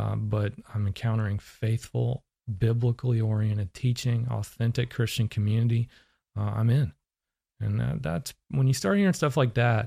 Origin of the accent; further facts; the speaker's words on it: North Carolina, United States; No, I mean, I grew up in Western North Carolina. It's a very different Episcopal church there.